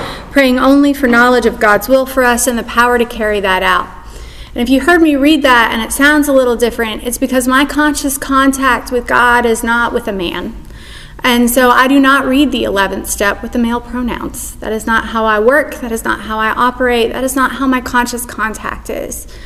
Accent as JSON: {"language": "English", "region": "the South", "country": "United States", "tie": "born or raised there", "said": "I was raised in the South. My father is, to this day, a Southern Baptist pastor."}